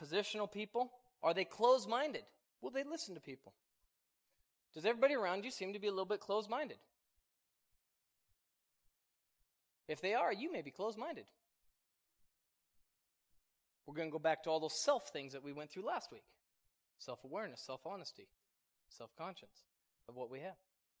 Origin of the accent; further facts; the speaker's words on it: the South, United States; You from the South? I'm from the South.